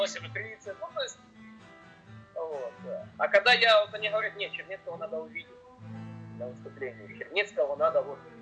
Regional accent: Kharkiv, Kharkiv Oblast, Ukraine; now in United States; Я харьковчанин, мы земляки.

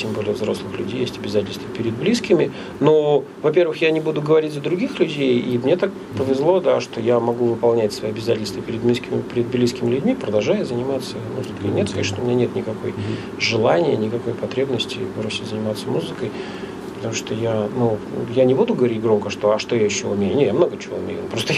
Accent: Bobruisk, Mogilev Region, Belarus; born there; в паспорте у меня написано, что я родился в Бобруйске.

